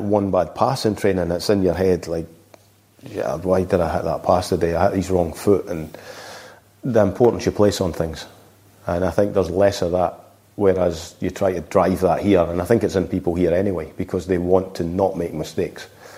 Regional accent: Scotland, United Kingdom; Maybe I'm being Scottish negative again

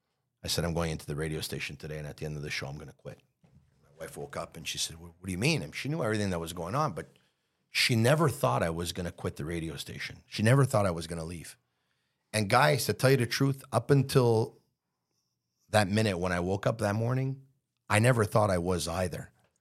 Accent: Montreal, Quebec, Canada; I grew up in Montreal.

